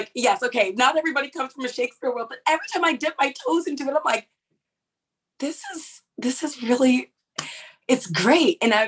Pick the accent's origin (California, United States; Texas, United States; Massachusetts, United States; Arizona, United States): California, United States; Fresno; now in New York, United States; Well, I live in New York now. I'm currently.